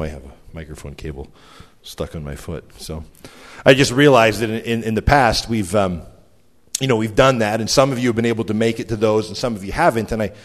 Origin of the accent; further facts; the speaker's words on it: Canada; I'm Canadian.